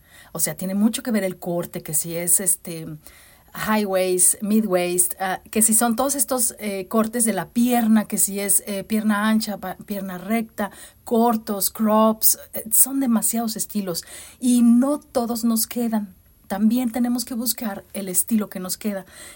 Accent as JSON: {"language": "Spanish", "country": "Mexico", "said": "como decimos en México. Que por cierto, pues sí soy mexicana."}